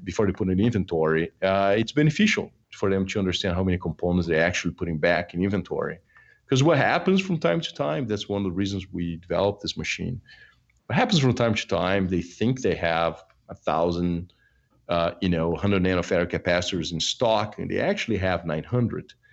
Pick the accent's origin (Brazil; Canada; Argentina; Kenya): Brazil; English is a second language; now in United States; I'm originally from Brazil, right? U.S., I know it sounds corny, but this is a country that I migrated to in the late 90s